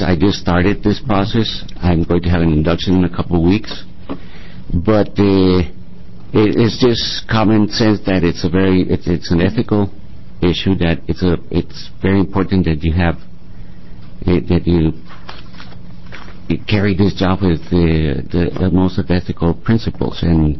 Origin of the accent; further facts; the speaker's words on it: Bogota, Bogotá Capital District, Colombia; I'm originally from Bogota, Colombia